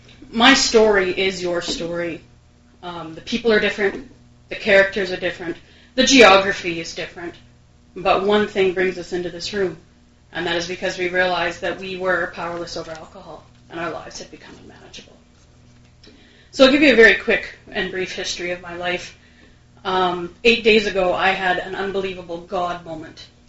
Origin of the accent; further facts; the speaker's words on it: Manitoba, Canada; I am driving down to my hometown, middle of nowhere, Manitoba, and I'm so afraid.